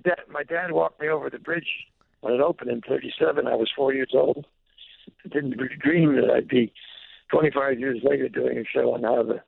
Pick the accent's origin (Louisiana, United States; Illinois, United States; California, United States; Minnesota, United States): California, United States; San Francisco; In fact, a lot of them emanated from San Francisco, where I grew up.